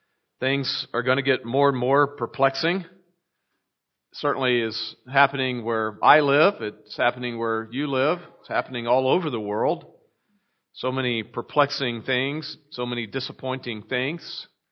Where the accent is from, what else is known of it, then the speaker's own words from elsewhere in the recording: Texas, United States; now in California, United States; We're from Texas. Howdy. Howdy, y'all. We grew up most of our lives in Texas, and then we moved to California to go to seminary